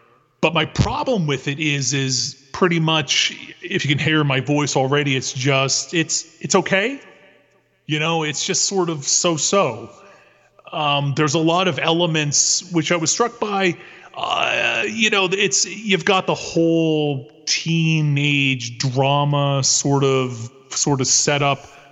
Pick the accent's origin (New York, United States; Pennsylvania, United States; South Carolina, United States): Pennsylvania, United States; Yeah, because, you know, I grew up in Northeast Pennsylvania, and we have the Mahoning Valley Drive-In that's been around for, you know, forever.